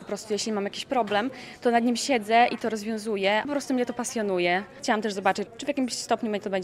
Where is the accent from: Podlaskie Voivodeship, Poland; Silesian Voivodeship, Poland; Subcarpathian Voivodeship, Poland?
Podlaskie Voivodeship, Poland; Białystok; Pochodzę z Białegostoku. To jest moje rodzinne miasto i tutaj mieszkam, uczyłam się.